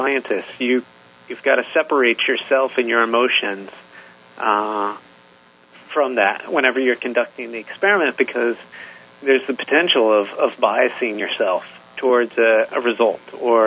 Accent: Seminole, Oklahoma, United States; I grew up in Seminole, Oklahoma.

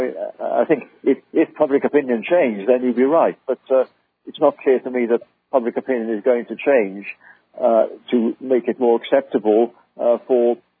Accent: United Kingdom; because I speak as a Brit, not an American

